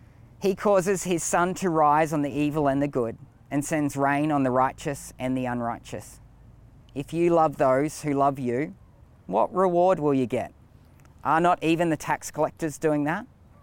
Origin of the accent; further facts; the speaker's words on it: Australia; I'm also an Australian, heterosexual Christian male.